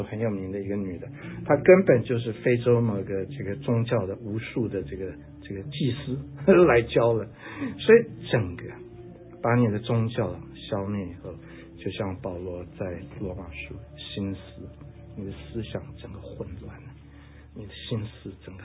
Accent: China; now in Canada; 我从中国来，我就不是做学者的料

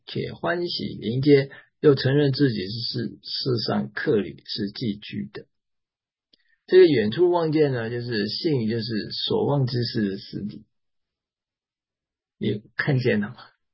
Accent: Taiwan; now in United States; 我生在台湾，长在台湾，所以我这次从美国呢就回到台湾，享受这个家乡的温暖

